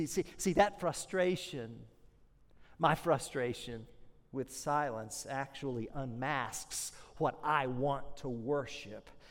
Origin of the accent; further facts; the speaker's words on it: United States; First of all, I'm an American. And as an American, and maybe some of you fellow Americans, we're allergic to silence, right?